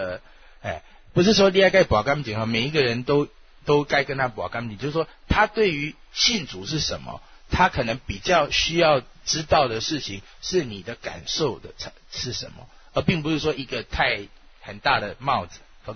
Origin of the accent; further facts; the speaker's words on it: Taiwan; accent: Taiwanese Mandarin; 你看我台湾国语要出来